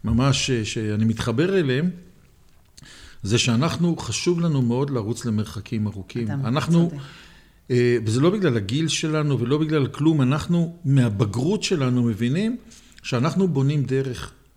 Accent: Jerusalem, Jerusalem District, Israel; אני ירושלמי

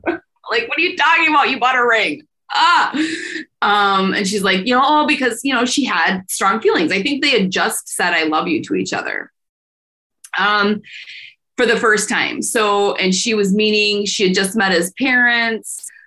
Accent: United States; I was still growing up in the Fox Valley that's not going to happen here.

